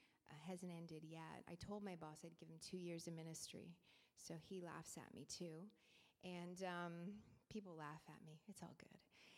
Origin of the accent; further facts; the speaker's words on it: Stratford, Ontario, Canada; I was born and raised in Stratford, Ontario, and in fact graduated from the high school I work in.